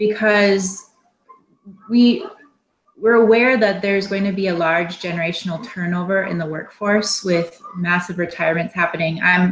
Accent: Side Lake, Minnesota, United States; also born or lived in Duluth; now in Chisholm, United States; I live in Chisholm, Minnesota, and I work in Hibbing. I grew up in Side Lake, Minnesota, and then I left and lived in Duluth for 6 years and then returned to the Iron Range 4 years ago.

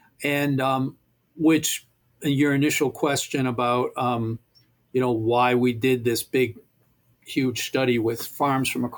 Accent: Northeast, United States; You know, a lot of the herds, obviously, we're from the Northeast, we're in the Northeast.

